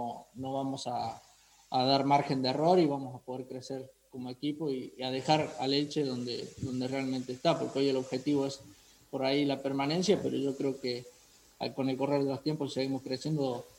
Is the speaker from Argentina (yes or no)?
yes; Argentina; todos los que somos de Argentina